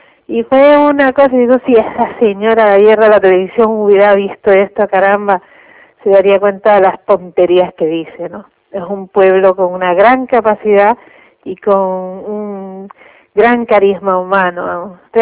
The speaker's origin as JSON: {"language": "Spanish", "country": "Cuba", "said": "tú como cubano, pues haces así y te sientes indignado ante la injusticia"}